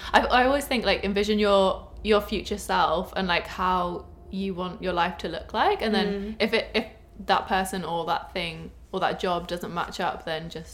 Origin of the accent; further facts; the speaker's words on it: South West England, United Kingdom; Well, my family moved around a lot, so I kind of say I'm from Cornwall when people ask, because that's where I spent the most time, but yes, I would just say England